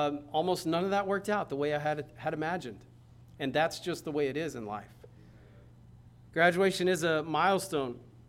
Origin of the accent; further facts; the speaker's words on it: Braggs, Oklahoma, United States; I grew up in Bragg, so I went to see my friends when they graduated the same year.